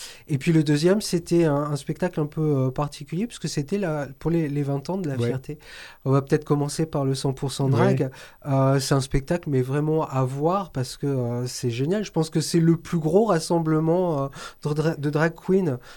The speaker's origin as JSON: {"language": "French", "country": "France", "said": "nous, on vient de France et il faut traverser l'Atlantique pour voir une drag queen française"}